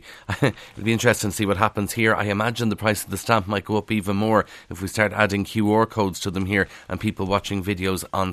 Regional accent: Leinster, Ireland; growing up in Kildare

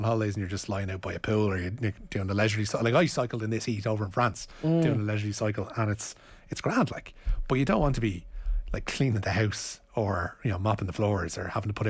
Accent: Ireland; We will, absolutely. We're Irish. We have to talk about the weather.

